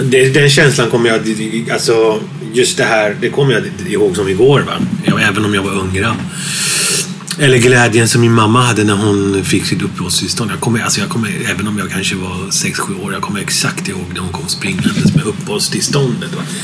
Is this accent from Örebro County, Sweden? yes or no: no; Gothenburg, Västra Götaland County, Sweden; born or raised there